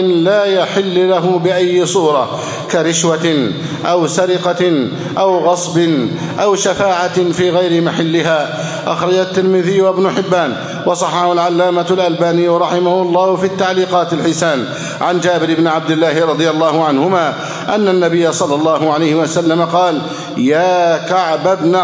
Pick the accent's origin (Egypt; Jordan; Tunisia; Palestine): Egypt; اللهم احفظ بلدنا مصر أمنا أمانا، سخاءً رخاءً وسائر بلاد المسلمين.